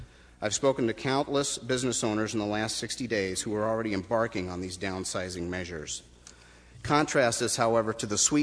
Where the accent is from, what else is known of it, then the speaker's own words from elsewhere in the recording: Cedar Rapids, Iowa, United States; I'm from Cedar Rapids.